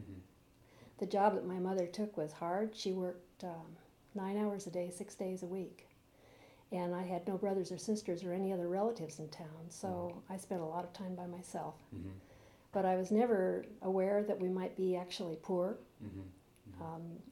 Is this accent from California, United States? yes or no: yes; Redding, California, United States; born there; I was born in 1936 in Redding, California.